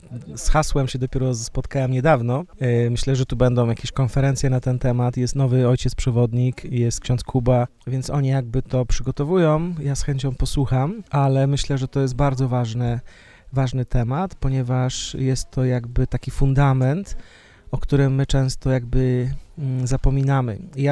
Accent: Wieruszów, Łódź Voivodeship, Poland; also born or lived in Węglewice; now in Kępno, Poland; ja pochodzę z Wieruszowa, znaczy urodziłem się i powiedzmy wczesne dzieciństwo spędziłem w Węglewicach

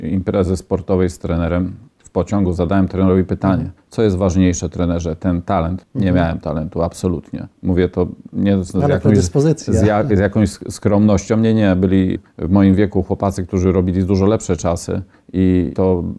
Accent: Stawiszyn, Greater Poland Voivodeship, Poland; pochodzę ze Stawiszyna. W Stawiszynie, że tak powiem, uczyłem się, pobierałem edukację, a wieś Berginki to jest moja rodzinna wieś.

